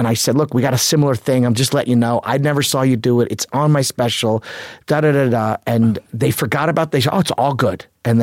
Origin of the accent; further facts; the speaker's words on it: New Orleans, Louisiana, United States; Like I'm growing up in New Orleans where my parents are like, look, you know, tits are over there.